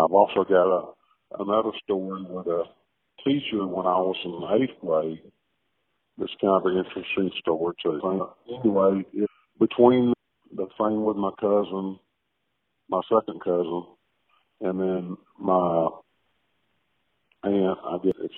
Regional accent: Sanford, Alabama, United States; Hello, Kathy. I'm from Sanford, Alabama.

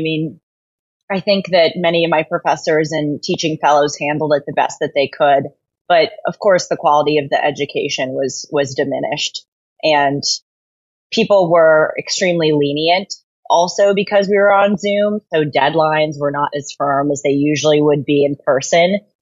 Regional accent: Los Angeles, California, United States; I came in as a progressive liberal because I grew up in Los Angeles, and that was kind of the accepted view there.

